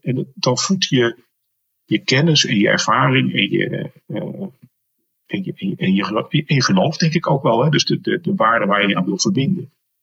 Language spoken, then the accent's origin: Dutch; Zoetermeer, South Holland, Netherlands; ik kom uit Soetermeer.